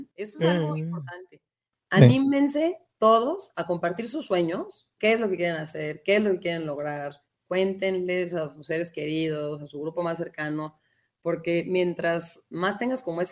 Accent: Mexico; qué padres somos los mexicanos

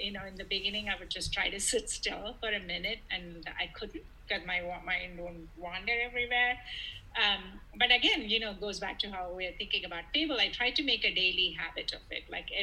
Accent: India; moved away; I came from India, I loved color, I loved jewelry.

